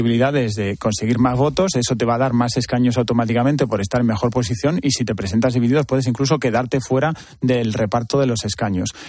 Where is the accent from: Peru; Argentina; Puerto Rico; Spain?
Spain; Madrid, Community of Madrid; como soy madrileño y llevo aquí toda la vida